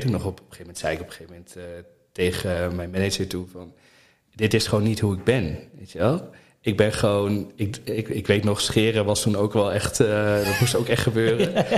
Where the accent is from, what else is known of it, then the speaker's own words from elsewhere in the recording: Apeldoorn, Gelderland, Netherlands; born there; Geboren in Apeldoorn. In Amsterdam gestudeerd.